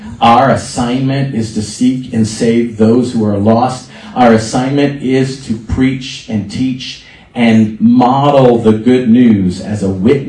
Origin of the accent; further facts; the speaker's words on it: Palm Beach Gardens, Florida, United States; And I have some new friends here today that hail from Palm Beach Gardens, my hometown. And I went to school there.